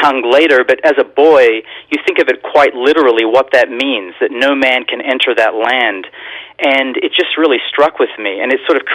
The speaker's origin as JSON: {"language": "English", "country": "Australia", "tie": "born or raised there", "said": "And I grew up in Australia, where there were many European immigrants, all talking about their experiences in the war"}